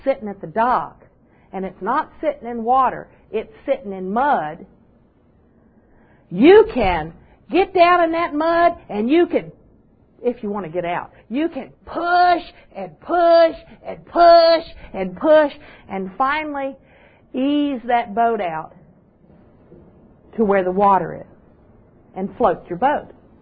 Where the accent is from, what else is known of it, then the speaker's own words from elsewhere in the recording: Alexandria, Virginia, United States; I grew up down in Alexandria, Virginia, and my dad and brother sold boats and built houses and everything.